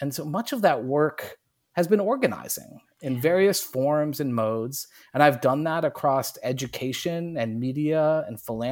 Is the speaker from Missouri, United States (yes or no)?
no; New York, United States; now in Northampton, United States; I grew up in the Finger Lakes and went to college around the Adirondack Mountains.